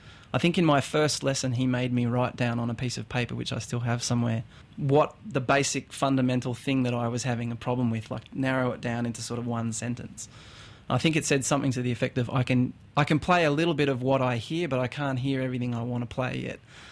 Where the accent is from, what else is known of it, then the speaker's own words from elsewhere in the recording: Australia; But I'm an Aussie pretty much at heart. I was basically living back in Australia by the time I was not even quite 2 years old.